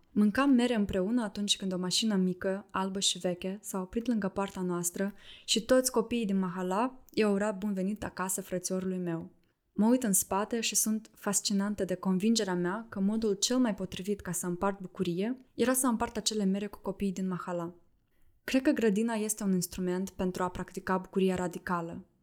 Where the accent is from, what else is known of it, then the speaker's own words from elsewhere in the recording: Cimișlia, Cimișlia District, Moldova; also born or lived in Hîncești, Moldova; Am crescut în Cimișlia, un oraș mic la 70 de kilometri de Chișinău. De fapt, am schimbat mai multe case și ne-am tot mutat de la Cimișlia la Hâncești și înapoi.